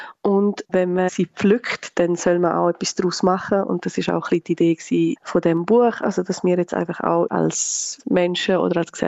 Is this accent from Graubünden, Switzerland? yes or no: yes; Graubünden, Switzerland; now in Barcelona, Spain; Ich bin im Oberengadin aufgewachsen und das ist für mich prägend gewesen und sehr wichtig.